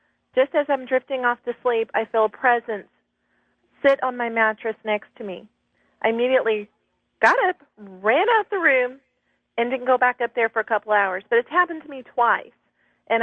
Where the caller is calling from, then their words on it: Houston, Texas, United States; I'm calling from Houston